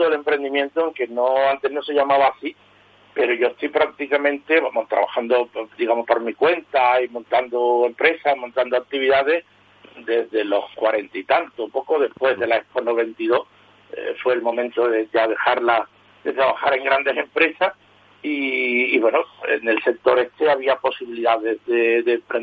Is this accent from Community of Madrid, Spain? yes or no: no; Seville, Andalusia, Spain; born there; yo nací en Sevilla hace 70 años, mayo cumplí los 70